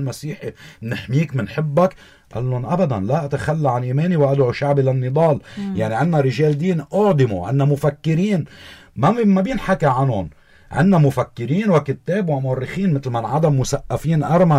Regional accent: Zahle, Beqaa, Lebanon; بسموا السريان بزحلة وأنا من زحلة بسمونا مردينية نسبة لمدينة مردين

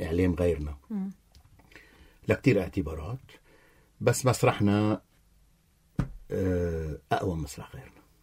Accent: Zahle, Beqaa, Lebanon; كيف انت كان اولى الزحلاوي الموجود براسنا كزحلاوي وفي ضغطه

